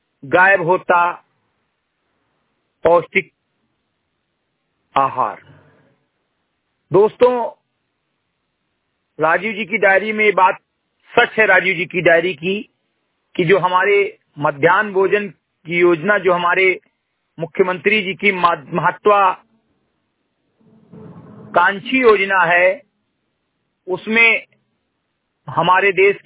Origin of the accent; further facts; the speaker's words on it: Gatai, Uttar Pradesh, India; ग्राम सभा समिति गटई विकासखंड मेनपुरवा जनपद बहराइच का मूल निवासी हूं